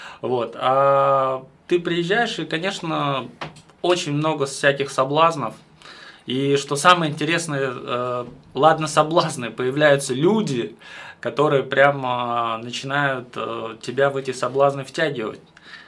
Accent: Moscow, Russia; я родился в Москве и всю свою сознательную жизнь прожил в Москве.

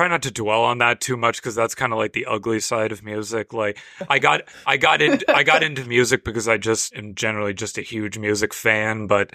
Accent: Miramichi, New Brunswick, Canada; Yep, spent most of my life here.

